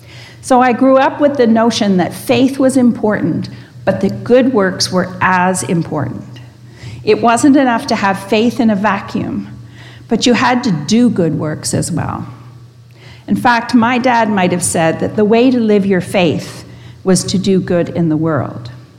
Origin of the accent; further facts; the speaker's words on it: Burlington, Ontario, Canada; moved away as an adult; now in Toronto, Canada; I grew up in Burlington and attended Wellington Square United Church. When I moved to Toronto to go to university, I attended Metropolitan United Church